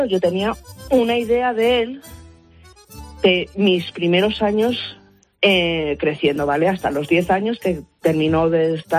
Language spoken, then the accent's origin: Spanish; Asturias, Spain; Eso sí, como somos asturianas, mi madre y yo, tendemos a hablar un poco más alto.